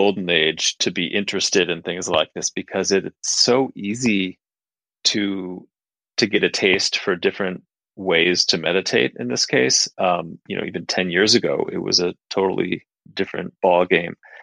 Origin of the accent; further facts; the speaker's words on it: Minneapolis, Minnesota, United States; I came from a background, I grew up in Minneapolis in the Midwest, you know, in the middle class family.